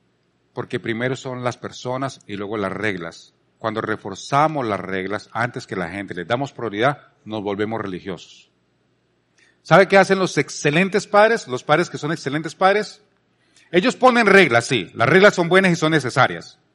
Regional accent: Palmira, Valle del Cauca, Colombia; Cuando yo era muchacho, yo me crié en Colombia, en Palmira, que es una zona de mucha caña de azúcar.

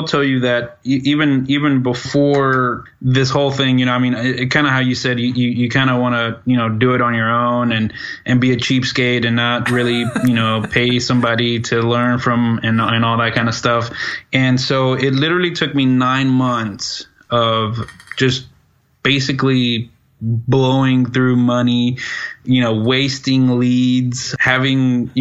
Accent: Dallas, Texas, United States; I'm from Dallas, Texas. Currently, I'm an accountant.

